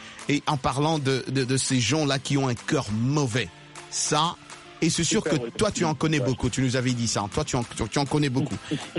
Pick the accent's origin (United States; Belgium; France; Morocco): United States; Ici, chez nous, aux États-Unis